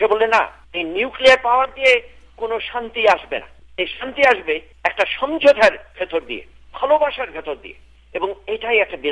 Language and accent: Bangla; Bangladesh; গান্ধীর অনুসরণ আমাদের বাংলাদেশও করেছিলেন বঙ্গবন্ধু শেখ মুজিবুর রহমান